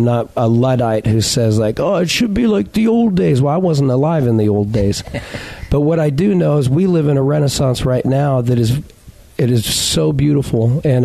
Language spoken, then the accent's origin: English; Long Beach, California, United States; I moved away from Southern California, from Long Beach, and from where I am from, and moving to the South